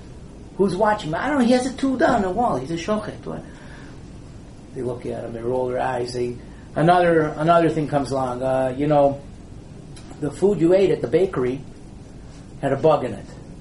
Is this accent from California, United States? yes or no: no; Detroit, Michigan, United States; also born or lived in Gush Etzion; I used to live in the Gush Etzion area. And the reporter is doing a article on me for my hometown, Detroit.